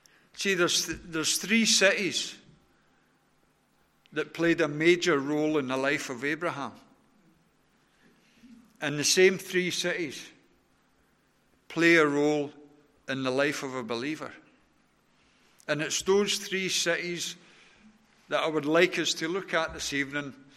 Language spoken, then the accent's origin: English; Scotland, United Kingdom; accent: Scottish; I love being Scottish. I love having a Scottish accent. I love Scotland.